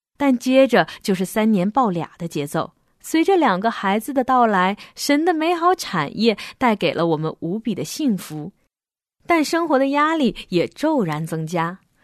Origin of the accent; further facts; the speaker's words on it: Beijing, China; 丈夫是福州人，我是北京人。2003年我们在温哥华的一间教会相识